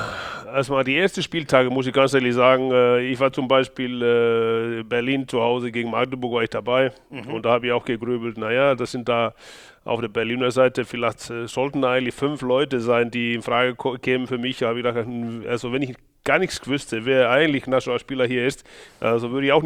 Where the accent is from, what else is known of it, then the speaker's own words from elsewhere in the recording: Iceland; now in Germany; Ja, natürlich bin ich und fühle mich als Isländer, aber wenn man dann auch fast 30 Jahre in dem Land lebt, also in diesem Wahlheimat, was Deutschland für mich ist